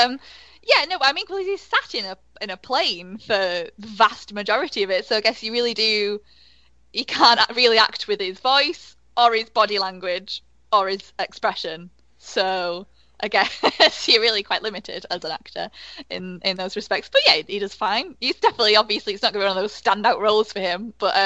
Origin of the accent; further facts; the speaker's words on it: United Kingdom; as a Brit, I've always been aware of this term